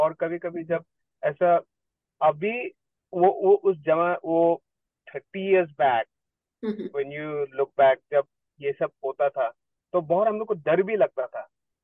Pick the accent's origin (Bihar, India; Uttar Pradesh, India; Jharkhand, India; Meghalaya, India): Meghalaya, India; मैं Meghalaya report district के रहने वाले हूँ